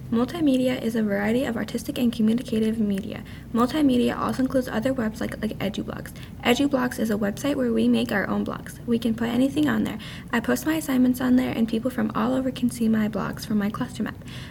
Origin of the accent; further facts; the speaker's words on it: White Lake, South Dakota, United States; I am from White Lake, South Dakota. White Lake is a small town. I moved here in kindergarten with my family when my mom got a new job.